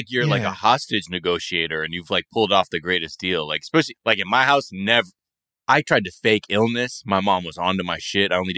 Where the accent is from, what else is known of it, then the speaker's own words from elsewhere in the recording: California, United States; And then here I am as a Californian.